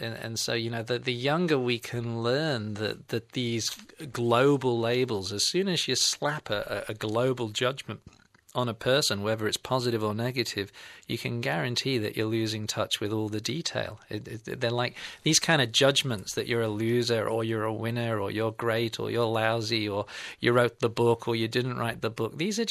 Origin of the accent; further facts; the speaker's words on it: England, United Kingdom; now in Australia; I mean, I'm from England originally, but I've been in Australia half my life, and both cultures are very similar.